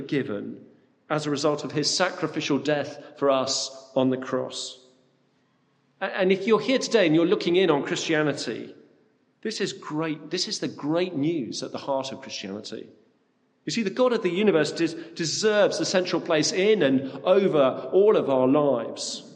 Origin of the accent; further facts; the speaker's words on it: South West England, United Kingdom; I was brought up in the Forest of Dean, a beautiful part of the country